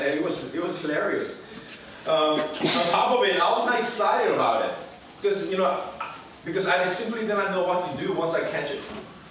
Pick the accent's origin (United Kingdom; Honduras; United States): Honduras; my father is a missionary. I grew up in Honduras